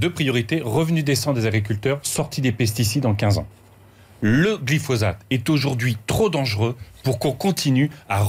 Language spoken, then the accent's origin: French; Hauts-de-France, France; Je viens de l'Aisne aussi. J'ai grandi dans l'Aisne, en milieu rural.